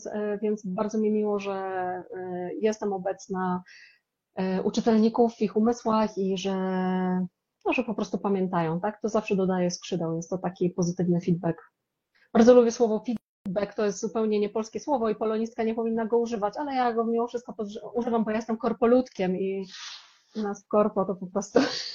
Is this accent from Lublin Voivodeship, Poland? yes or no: no; Wrocław, Lower Silesian Voivodeship, Poland; Ja jestem z Wrocławia